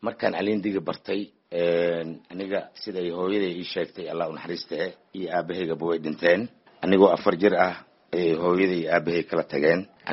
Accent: Jilib Marka, Lower Shabelle, Somalia; born there; Aniga waxaan ku dhashay Jilib Marka oo 3 meel badka ah, 1 meelna berika ah.

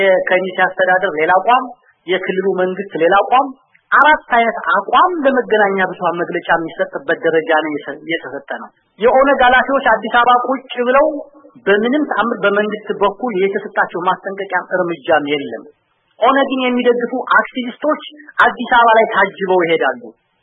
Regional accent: Benishangul-Gumuz, Ethiopia; also born or lived in Amhara Region; አጋጣሚ ያን አካባቢ በደንብ አውቀዋለሁ፣ የተማርኩበት ያደግኩበት ነው። እኔ አማራ ክልል ተወላጅ ብሆንም

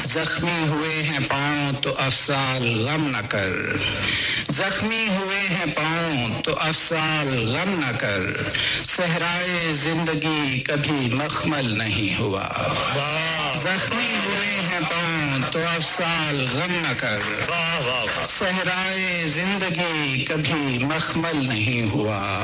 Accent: Sialkot, Punjab, Pakistan; born there; شہر سیالکوٹ, شہر اقبال سیالکوٹ پیدا ہوا ہوں.

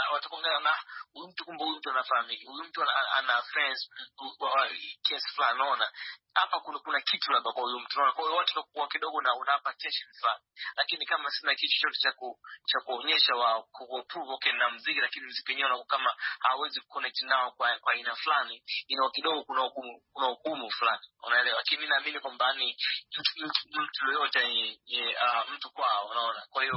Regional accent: Tanzania; kama natoka Tanzania

